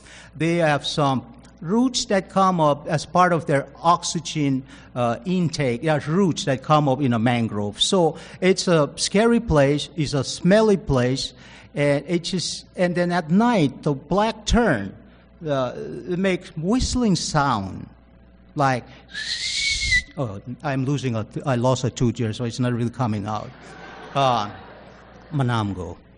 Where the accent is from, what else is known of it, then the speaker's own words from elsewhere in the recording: Rotuma, Fiji; Graves of our people of whole. Graves from folks that came from Rotuma. We are Rotumans from Fiji. They were buried there.